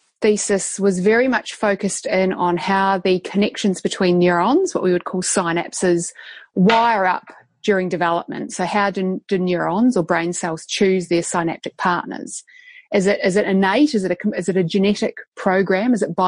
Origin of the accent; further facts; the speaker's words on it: New Zealand; accent: Kiwi; And I know it was not my Kiwi accent